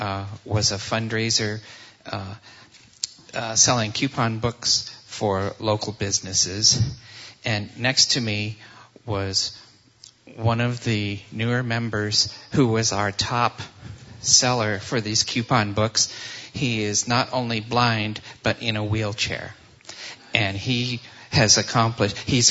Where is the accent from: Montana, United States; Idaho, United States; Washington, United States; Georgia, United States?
Washington, United States; from Whatcom County. We're small but mighty.